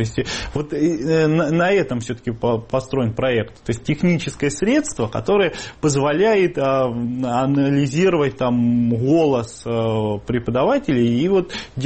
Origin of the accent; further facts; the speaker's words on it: Ryazan, Ryazan Oblast, Russia; То, что мы из Рязани, соответственно, вуз наш, так, в общем-то, провинциальный.